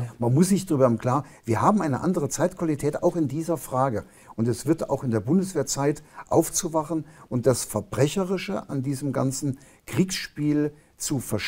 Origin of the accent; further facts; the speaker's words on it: Germany; wenn wir als Deutsche und diejenigen, die dort mitspielen